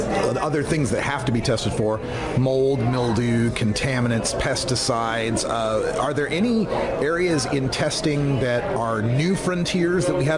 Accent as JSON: {"language": "English", "region": "Idaho", "country": "United States", "said": "I'm originally from Idaho, and I always like to joke, we had two strains there"}